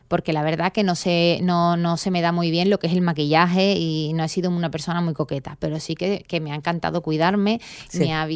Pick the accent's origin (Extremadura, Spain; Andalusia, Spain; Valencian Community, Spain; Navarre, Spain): Andalusia, Spain; El Puerto de Santa María; Yo soy de aquí del puerto de Santa María.